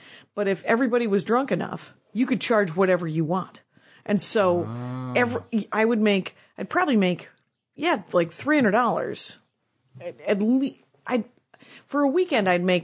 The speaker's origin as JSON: {"language": "English", "town": "Mosinee", "region": "Wisconsin", "country": "United States", "tie": "born or raised there", "said": "I grew up in Mosinee, which is a paper town up north of."}